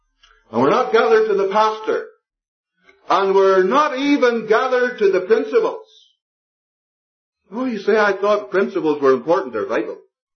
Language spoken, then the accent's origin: English; Ballymena, Northern Ireland, United Kingdom; Well, I'm not a Plymouth brother. I'm a brother from Harryville and Ballymena.